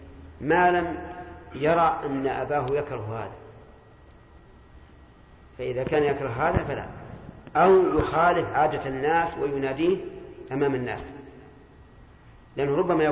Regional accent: Saudi Arabia; وكل البيرة التي في بلدنا السعودية كلها قد اختبرت

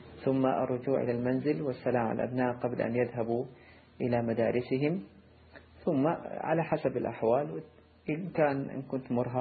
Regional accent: Jeddah, Makkah Province, Saudi Arabia; من مواليد عام 1970 للميلاد. نشأت في مدينة جدة ودرست بها جميع المراحل الدراسية

